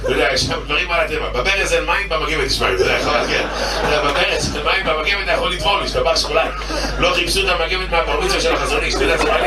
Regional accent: Bnei Brak, Tel Aviv District, Israel; אבל אני אחד משעת אצלנו בבני ברק

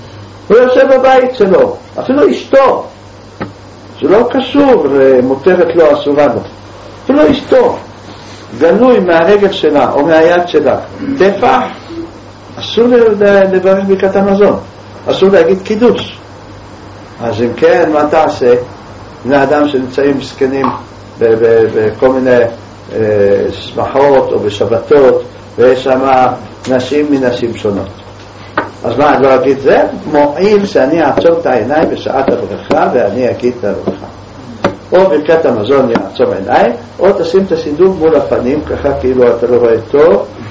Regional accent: Jerusalem, Jerusalem District, Israel; בירושלים, כולם, אנחנו כאן גדלנו, לפני 40 שנה

